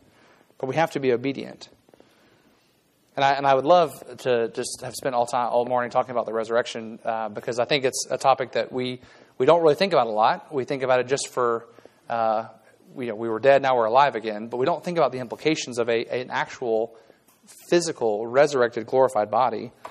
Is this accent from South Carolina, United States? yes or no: yes; South Carolina, United States; I'm from South Carolina. The first time I visited the North, I was like, this is awful.